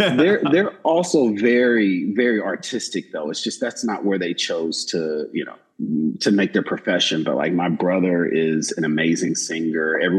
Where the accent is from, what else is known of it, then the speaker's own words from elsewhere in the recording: Tuscaloosa, Alabama, United States; I grew up in Tuscaloosa, Alabama.